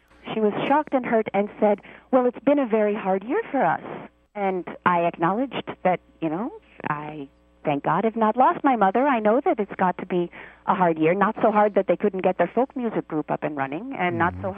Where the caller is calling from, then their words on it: Portland, Oregon, United States; From Portland, Oregon.